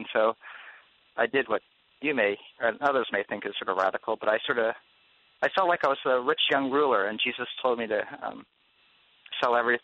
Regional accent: United States; born there; No, I was born here in the United States.

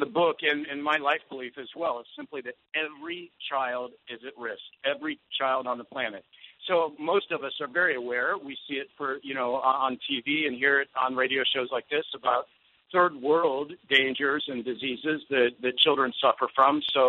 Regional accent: Cleveland, Ohio, United States; I hope it's the my hometown Indians and the Cubs.

